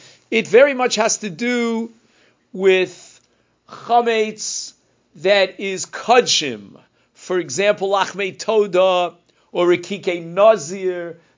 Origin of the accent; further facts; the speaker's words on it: Israel; As you all know, I'm here from Eretz Yisrael.